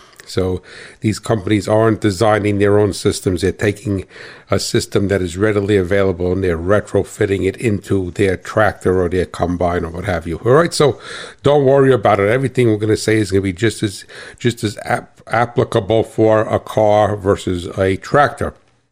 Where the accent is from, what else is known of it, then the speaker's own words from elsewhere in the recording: New Jersey, United States; accent: New Jersey; and if I got a funny accent, that's because I'm from New Jersey.